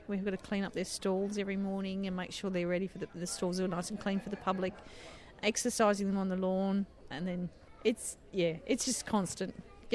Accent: Glencoe, South Australia, Australia; I'm from Glencoe, down the southeast of South Australia, and I run a very small hobby farm with low-line cattle.

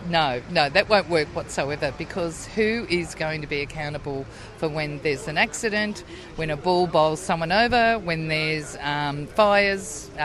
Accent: Wodonga, Victoria, Australia; I come from Wodonga West and I live near the river and creeks near Wodonga.

